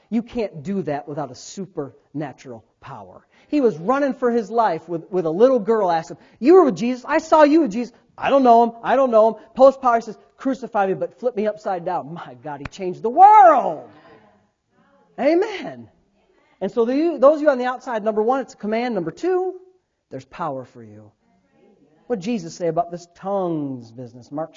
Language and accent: English; England, United Kingdom; And we always joke back and forth about me being an Englishman